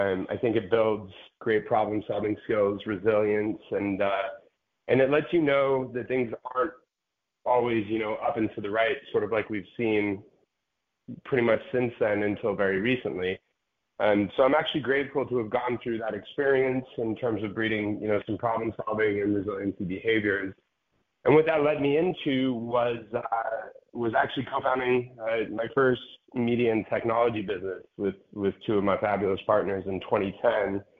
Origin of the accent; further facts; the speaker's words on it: Salt Lake City, Utah, United States; My background, I grew up in Salt Lake City, Utah, and graduated from there and went off to college, attended University of Miami, 2002 to 2006.